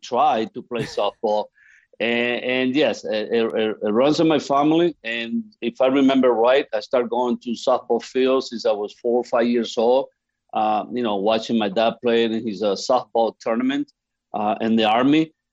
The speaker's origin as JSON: {"language": "English", "country": "Venezuela", "tie": "born or raised there", "said": "as a kid, I grew up back in Venezuela. That's where I'm from."}